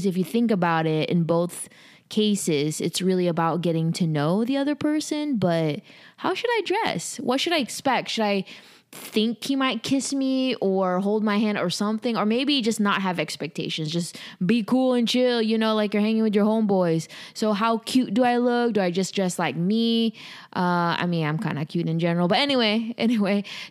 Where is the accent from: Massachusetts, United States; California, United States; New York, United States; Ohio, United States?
California, United States; now in Los Angeles, United States; I'm recording in my LA home. Not that I have more than one home, although I am from the Bay Area, so I do have a home there.